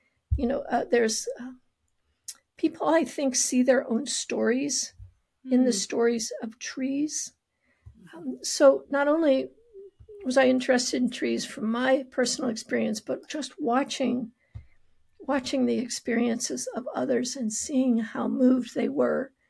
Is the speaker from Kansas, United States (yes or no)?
yes; Kansas, United States; Well, I grew up in Kansas. I grew up not too far from here, where we do have a lot of trees.